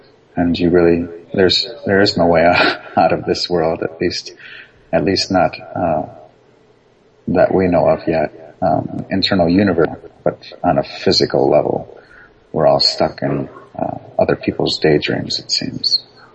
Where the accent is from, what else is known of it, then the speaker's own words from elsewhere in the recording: Binghamton, New York, United States; born there; also born or lived in Athens, Greece / Michigan; I was born in Binghamton, New York, and I basically migrated back to Athens, Greece, in Ambelokipos, and so I resided there for about 6-7 years, and then my father basically followed his best friend to Michigan, and that's where I've been for a good 25 years.